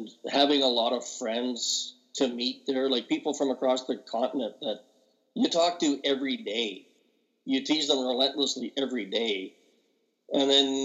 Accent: Canada; I mean, other than kind of just being the Canadian way, and that's what we do.

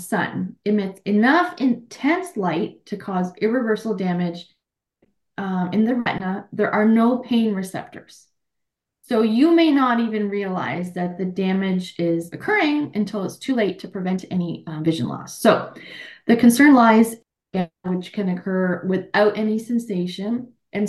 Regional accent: Pickering, Ontario, Canada; also born or lived in Manhattan; now in Richmond Hill, Canada; having gone from living where I grew up in Pickering. So growing up, not in the city, because when I wasn't as developed as it was now. Then moving to Manhattan

